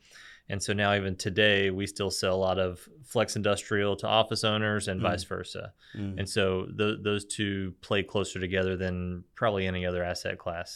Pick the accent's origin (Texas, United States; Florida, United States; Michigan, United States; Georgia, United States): Texas, United States; Grand Prairie; I grew up in Grand Prairie, and I really didn't want to go to college.